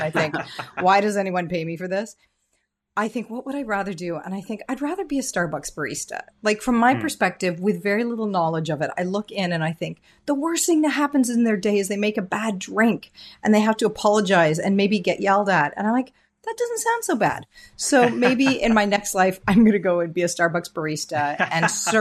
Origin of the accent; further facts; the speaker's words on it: Ontario, Canada; now in Vancouver, Canada; I'm based in Vancouver, actually. I grew up in Southwestern Ontario, went to the University of Western Ontario. My parents are immigrants from India. My mom is British, but met my dad in India. So we're an immigrant family